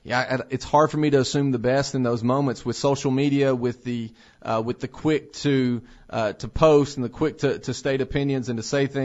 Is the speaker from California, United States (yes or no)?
no; Tennessee, United States; I know that where I grew up in Middle Tennessee, even in that small town